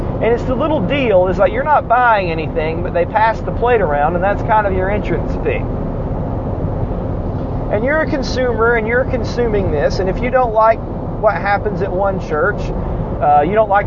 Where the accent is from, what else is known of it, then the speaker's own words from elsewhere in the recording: United States; I decided I want a pizza. I'm from America. I'm going to get my pizza. God bless America.